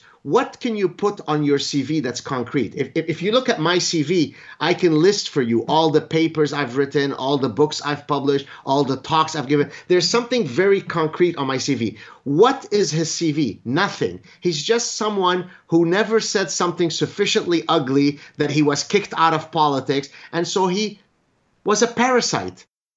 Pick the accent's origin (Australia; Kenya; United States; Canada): Canada; especially as a Canadian